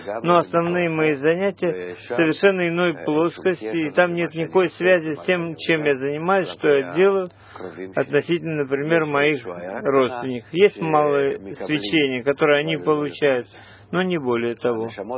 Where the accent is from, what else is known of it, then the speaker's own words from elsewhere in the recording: Rishon LeZion, Central District, Israel; я из Ришон ЛеЦиона